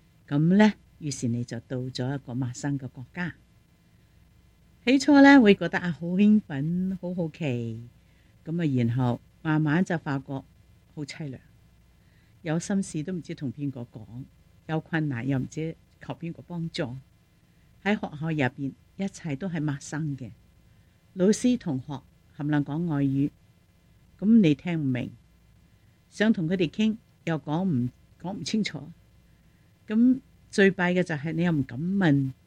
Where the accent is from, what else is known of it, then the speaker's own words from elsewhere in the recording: China; 这句说话我想我们中国人都非常明白。我们中国人说，只要功夫深，铁柱都可以磨成针。